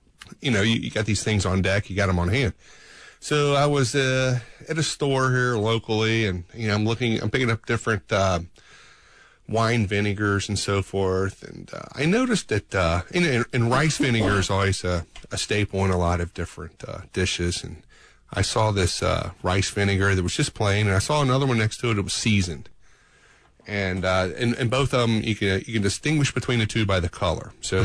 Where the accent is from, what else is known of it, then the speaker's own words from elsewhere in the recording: Alabama, United States; And by the way, I'm from Alabama. That is the truth.